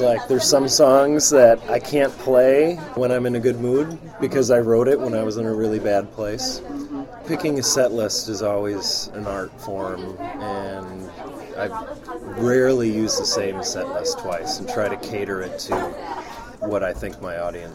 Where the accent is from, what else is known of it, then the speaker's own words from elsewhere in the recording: Illinois, United States; now in Stevens Point, United States; I grew up in just north of Chicago, Illinois.